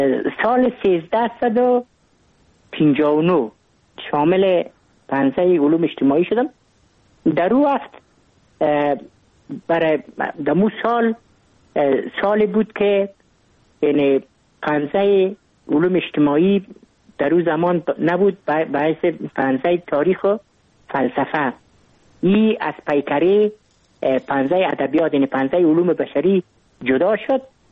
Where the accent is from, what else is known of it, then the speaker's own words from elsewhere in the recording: Kabul, Afghanistan; من متولد کابل هستم، در نایی اول کابل تولد شدیم.